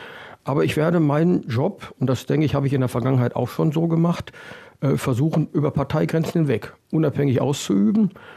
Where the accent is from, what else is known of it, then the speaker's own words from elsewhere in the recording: Wuppertal, North Rhine-Westphalia, Germany; born there; now in Wiehl, Germany; ich bin 54 Jahre alt, seit über 20 Jahren hier im Oberbergischen, gebürtig aus Wuppertal.